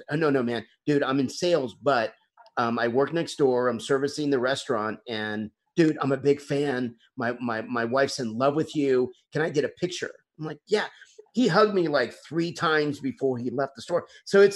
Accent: Bentonville, Arkansas, United States; My hometown is Bentonville, Arkansas. I went to school with Sam Walton's grandson

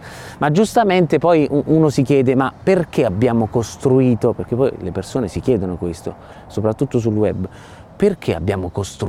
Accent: Naples, Campania, Italy; Io sono nato e cresciuto a Napoli

